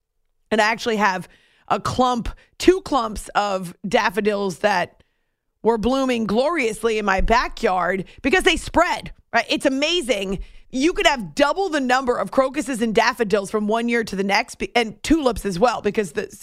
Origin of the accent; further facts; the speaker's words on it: New Hampshire, United States; I actually have friends in New England, where I grew up in New Hampshire, who had no snow all winter until the last couple of weeks.